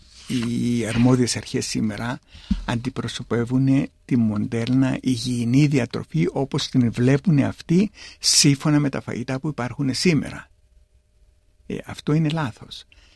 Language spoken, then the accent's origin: Greek; Greece; Εμείς στο χωριό μου δεν είχαμε ψάρι. Και το αγρός στο χωριό που κατάγομαι είναι εμβληματική κοινότητα της μεσογειακής δίαιτας όπως καταγράφτηκε στη UNESCO.